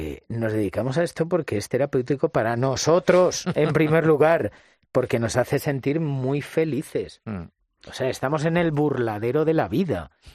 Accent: Montiel, Castilla-La Mancha, Spain; Yo recuerdo cuando en Montiel, mi pueblo, yo imaginaba, oye, quiero hacer esto

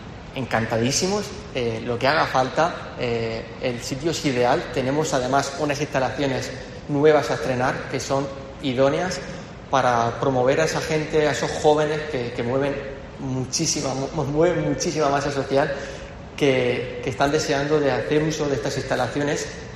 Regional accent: Region of Murcia, Spain; como murcianos tenemos que seguir arriesgando

